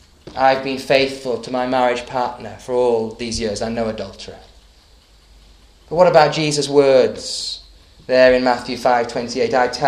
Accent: Thirsk, Yorkshire and the Humber, United Kingdom; If you've ever visited my hometown, Thirsk, then you might have been struck by what a small and uneventful kind of place it is.

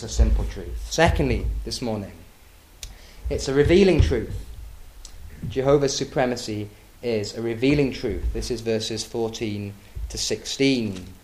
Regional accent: Thirsk, Yorkshire and the Humber, United Kingdom; I come originally from Thirsk, a small market town in North Yorkshire.

